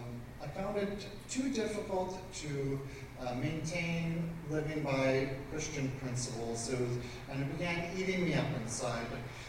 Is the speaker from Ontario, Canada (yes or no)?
no; Calgary, Alberta, Canada; Afterwards, I returned to my hometown of Calgary